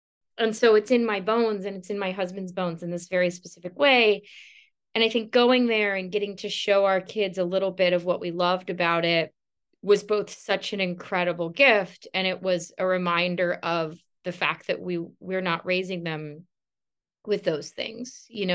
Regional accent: Florida, United States; I grew up in South Florida, which is, it's a beautiful, magical place that I will probably never be able to live in.

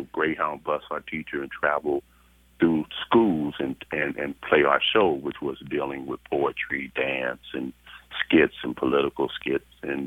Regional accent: Watts, California, United States; this performance is based on me growing up, storytelling kind of a piece of me growing up in Watts.

